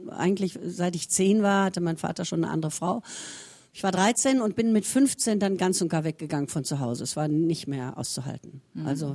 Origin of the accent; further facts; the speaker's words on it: Essen, North Rhine-Westphalia, Germany; in diesem Ruhrpott-Slang, ich bin ja in Essen aufgewachsen